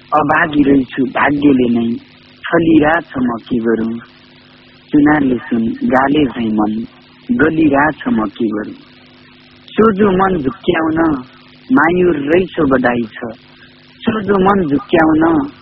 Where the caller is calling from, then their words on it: Sunauli, Lumbini Province, Nepal; सुनौलबाट।